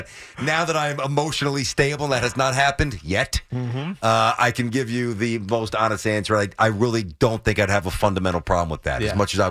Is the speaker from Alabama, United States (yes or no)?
no; New York, United States; Well, you know, I'm from New York.